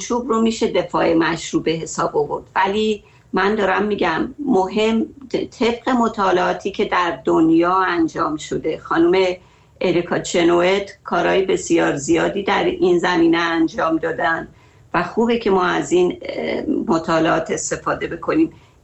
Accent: Iran; بله، ایران، ما همه ما ایرانی هستیم.

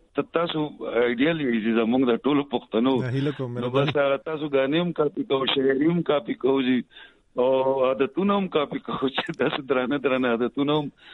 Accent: Miranshah, Khyber Pakhtunkhwa, Pakistan; زه جی د وزیرستان یم جی، میرانشاه سایډ جی.

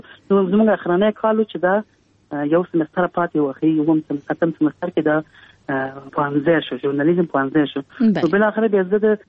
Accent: Kabul, Afghanistan; زه په کابل کې پیدا یم، په دې لاسو د بل څه کال کې پیدا یم. لومړی مکتب مې په کابل کې چې زموږ د کور سره نزدې د حدقې هیروي ابتدایي

